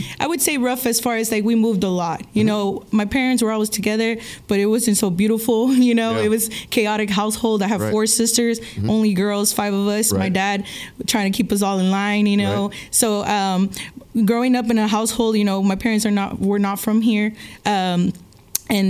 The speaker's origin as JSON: {"language": "English", "town": "Brownsville", "region": "Texas", "country": "United States", "tie": "born or raised there", "also_born_or_lived": "Houston", "said": "I was born in Houston, but we were raised in the border, mm-hmm. Brownsville, Texas."}